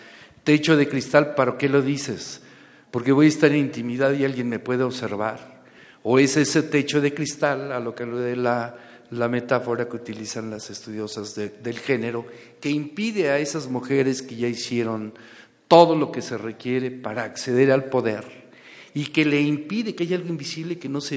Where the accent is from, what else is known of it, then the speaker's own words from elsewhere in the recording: Mexico; pero pues ni modo, somos mexicanos